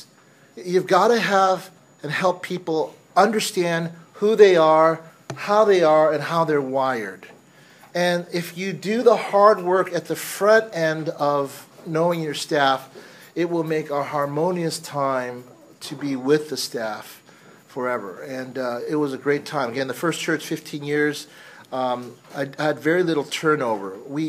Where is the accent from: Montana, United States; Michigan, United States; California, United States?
California, United States; Pasadena; And so I grew up in Pasadena at Lake Avenue Congregational, so it was a very white church.